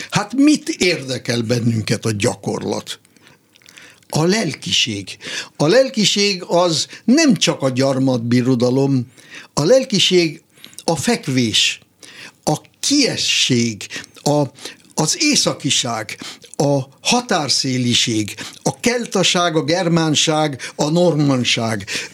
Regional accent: Hungary; hogy hát magyarnak születtem, és innen soha el nem tudok jutni

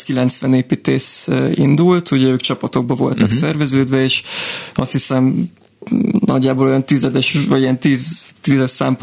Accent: Hungary; most egyedül magyarként ott tudunk egy kis nyomot hagyni hát a Katalán fővárosban.

